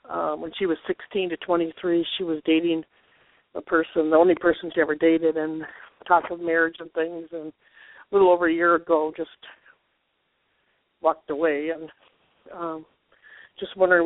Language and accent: English; Minnesota, United States; Well, I'm from Minnesota